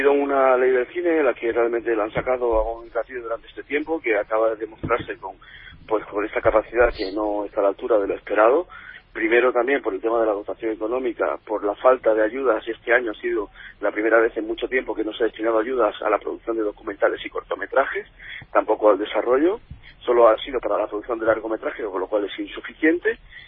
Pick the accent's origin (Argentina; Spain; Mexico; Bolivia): Spain; Málaga, Andalusia; En este caso somos malagueños y productoras con sede en Málaga y la provincia